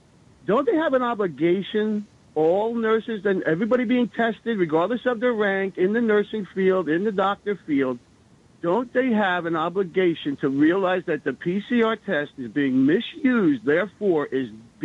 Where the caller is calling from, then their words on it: New Jersey, United States; from New Jersey. How are you?